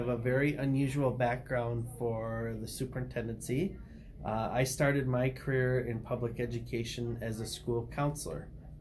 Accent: Gladwin, Michigan, United States; born there; also born or lived in northern Minnesota; Originally, I'm from a small town by the name of Gladwin, Michigan, which is about 150 miles south of the Mackinac Bridge. So Michigan has an upper peninsula and a lower peninsula, and I was born in the lower peninsula.

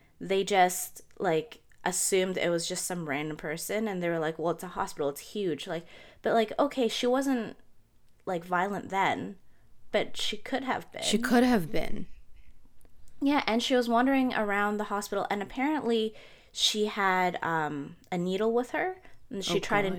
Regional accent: Toronto, Ontario, Canada; maybe because this is me growing up in Jane and Finch.

